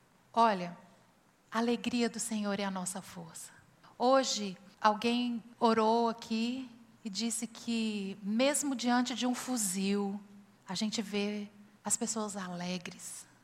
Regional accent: Minas Gerais, Brazil; Eu fui criada lá em Minas Gerais

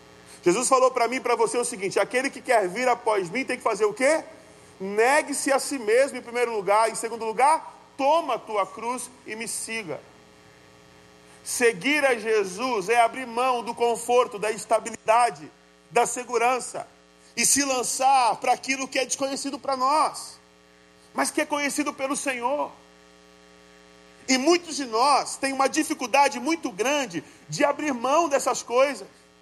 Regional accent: Ariquemes, Rondônia, Brazil; voltar para a minha cidade natal, interior de Rondônia. Lugar que vocês acham que só tem bicho, onça, né? O pessoal acha que só tem onça lá. Aí passa no Jornal Nacional que tinha uma onça passeando no meio da cidade lá, da minha cidade, de Ariquemes lá.

